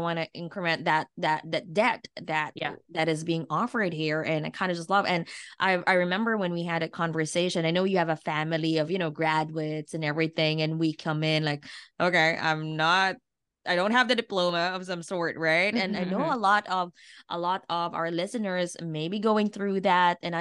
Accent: Philippines; I mean, coming from an Asian culture, right? I'm born and raised in the Philippines. We're in engineer, doctors, nurses.

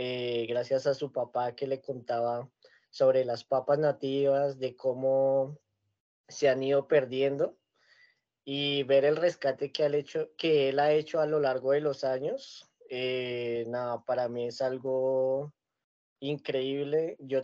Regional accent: Colombia; tenemos que cuidar nuestra esencia como colombianos.

